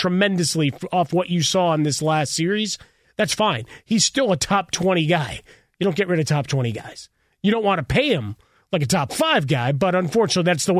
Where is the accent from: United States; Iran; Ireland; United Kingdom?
Ireland; You just hate because I'm Irish.